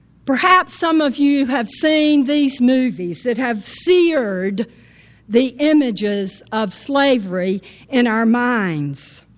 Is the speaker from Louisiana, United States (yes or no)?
no; Camilla, Georgia, United States; It's pretty much the story of my life growing up in Camilla, Georgia.